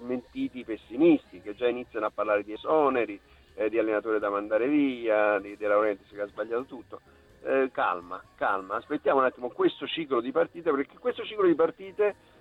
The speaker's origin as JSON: {"language": "Italian", "town": "Naples", "region": "Campania", "country": "Italy", "said": "noi siamo napoletani, lo sappiamo, sì."}